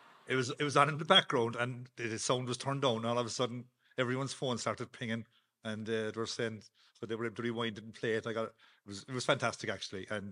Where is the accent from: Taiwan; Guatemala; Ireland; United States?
Ireland; Cork, Munster; born or raised there